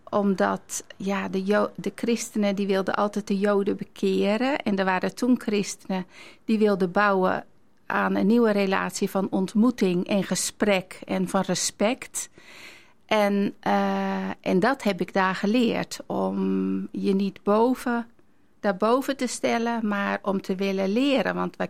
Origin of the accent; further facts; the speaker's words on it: Veenendaal, Utrecht, Netherlands; ik ben ook christelijk opgevoed. Ik ben in Veenendaal opgegroeid.